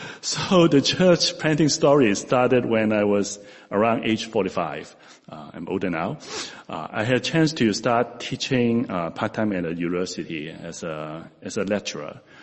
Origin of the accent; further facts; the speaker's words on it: Hong Kong; moved away as an adult; now in Morris County, United States; I grew up in Hong Kong. I came here to study in New York City for college. Worked all my adult life in Metro New York as an actuary. I currently live, again, in Morris County